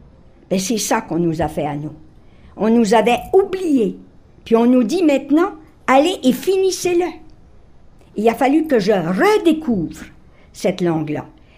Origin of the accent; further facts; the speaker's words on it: Bouctouche, New Brunswick, Canada; J'ai dit, nous, on fait du vin de pissenlit hein, à Bouctouche. Et j'ai la chance d'être de Bouctouche, monsieur de Bordeaux.